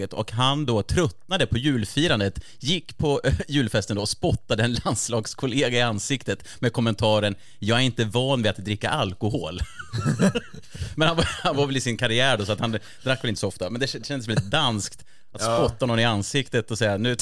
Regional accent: Örebro, Örebro County, Sweden; i alla fall i Örebro där jag är ifrån, där är det ju väldigt mycket regler kring så här.

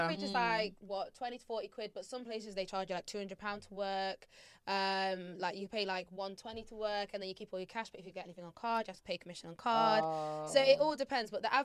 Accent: Texas, United States; I'm from down south. I don't want these American girls to come after me. I want to go West in America. I'm from Texas.

